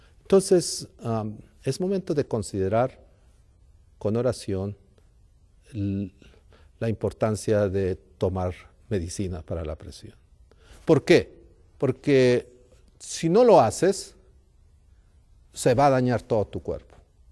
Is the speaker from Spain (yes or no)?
no; Abancay, Apurímac, Peru; pastor, yo soy allá de Abancay, cerca del Cusco, cerca de Machu Picchu, y allá pues tenemos una música típica que se llama